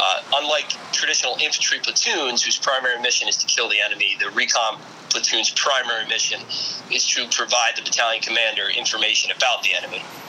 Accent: Ridgewood, New Jersey, United States; So I grew up in Ridgewood, New Jersey, not too far from Scarsdale.

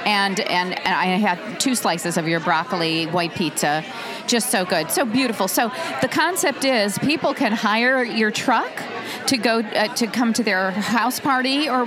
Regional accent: Indiana, United States; I'm from Indiana. So, yeah.

